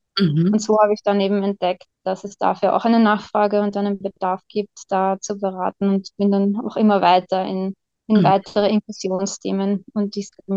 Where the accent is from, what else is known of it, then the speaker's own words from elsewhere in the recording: Vienna, Austria; moved away as an adult; now in United Kingdom; ich bin ursprünglich aus Wien. Angefangen habe ich mit Übersetzen, bin dann fürs Studium nach Schottland gegangen